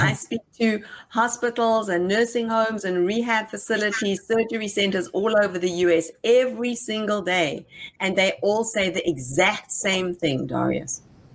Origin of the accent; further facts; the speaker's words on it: South Africa; now in United States; Like, I came from South Africa, you weren't really like speaking up in class.